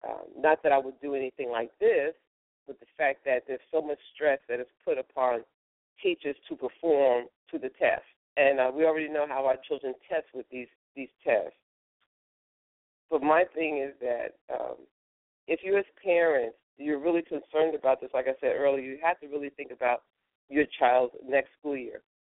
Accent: New York, United States; the Vietnam War, all that stuff was going on during the time when I was growing up in New York.

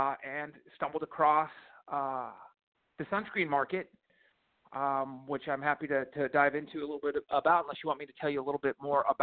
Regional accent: California, United States; now in Los Angeles, United States; born and raised in the Silicon Valley.

